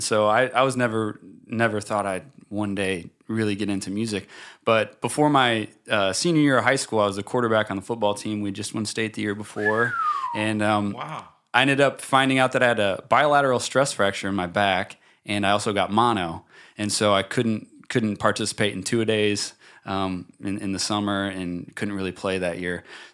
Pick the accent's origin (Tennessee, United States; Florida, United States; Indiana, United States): Indiana, United States; Elkhart; My family has some land on the north side of town. And that's where I was born and raised. I went to Jimtown High School, my dad was the principal and then superintendent.